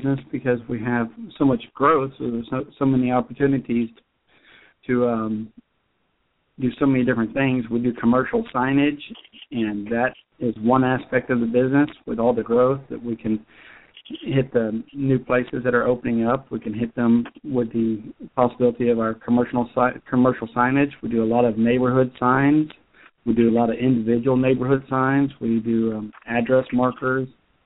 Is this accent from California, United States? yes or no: no; Houston, Texas, United States; also born or lived in Round Rock; Yes, I grew up in Houston and then finished out high school in Round Rock, and we've been back in the Tomball area for approximately 15 years.